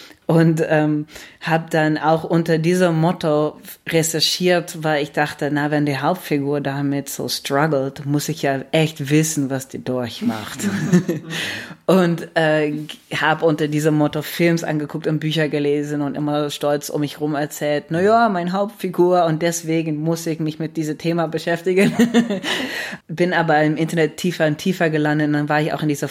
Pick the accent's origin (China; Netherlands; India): Netherlands; German is a second language; aufgewachsen in verschiedenen Ländern und dieses Idee, wo komme ich her und was ist meine, bin ich Niederländer oder nicht und dass ich gerade so ins Ausland ziehen muss, um endlich wieder Niederländer zu sein